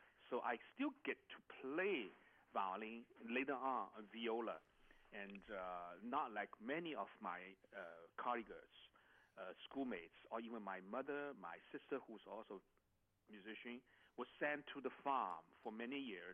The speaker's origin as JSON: {"language": "English", "region": "Shanghai", "country": "China", "tie": "born or raised there", "lives_now": "United States", "said": "Yeah, I was born in China and grew up in Shanghai, so I consider Shanghai as my hometown."}